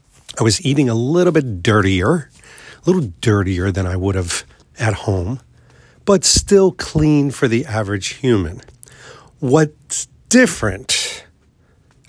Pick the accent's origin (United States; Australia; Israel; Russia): United States; New York; which as a New Yorker, that was took about a day and a half to get used to.